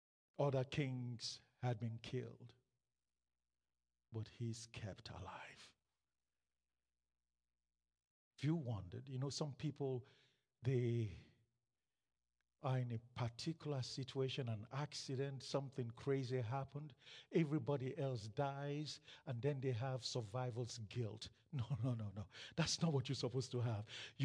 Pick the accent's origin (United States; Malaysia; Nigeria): Nigeria; I grew up in Nigeria. My early years as a Christian were in Nigeria